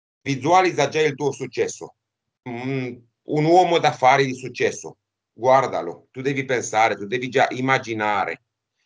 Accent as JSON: {"language": "Italian", "country": "Romania", "second_language": "Italian", "said": "La lingua italiana è una lingua latina, la lingua romena, perché io sono romeno, è una lingua latina."}